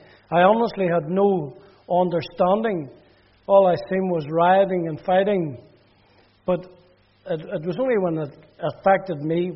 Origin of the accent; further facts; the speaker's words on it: Belfast, Northern Ireland, United Kingdom; now in Manchester, United Kingdom; I grew up in Belfast. You'd never guess from my accent what I did.